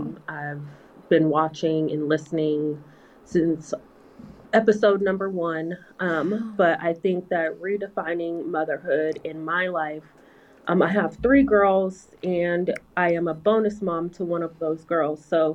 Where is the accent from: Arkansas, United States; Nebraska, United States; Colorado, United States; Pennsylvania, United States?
Colorado, United States; Denver; I'm from Denver, Colorado.